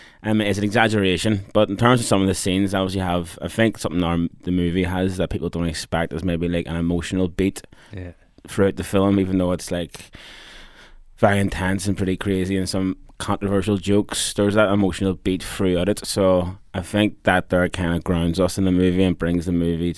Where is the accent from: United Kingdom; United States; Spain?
United Kingdom; Belfast, Northern Ireland; Growing up in West Belfast